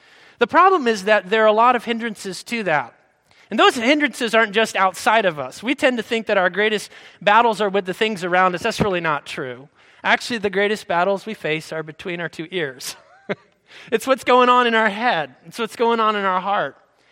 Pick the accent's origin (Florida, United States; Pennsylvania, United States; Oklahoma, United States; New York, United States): Florida, United States; I grew up down in Florida, and it snowed one time in my entire childhood living down there.